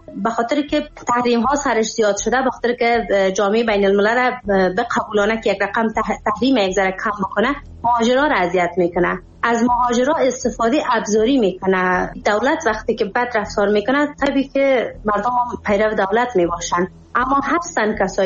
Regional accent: Afghanistan; با سر بلند میگفتم من افغانی هستم و افغانی بودن نه جرم است.

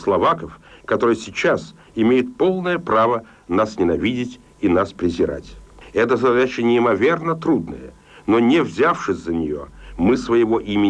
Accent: Russia; now in abroad; В этом долг, как нас, русских людей, живущих за рубежом, так и вас, русских людей, живущих у себя на родине.

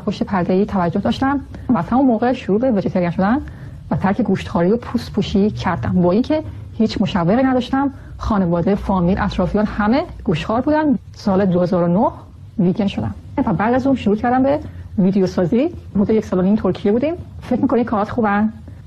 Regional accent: Urmia, West Azerbaijan, Iran; توی ایران شهر ارومیه به دنیا اومدم، متولد ماه فروردین، توی ایران بزرگ شدم،

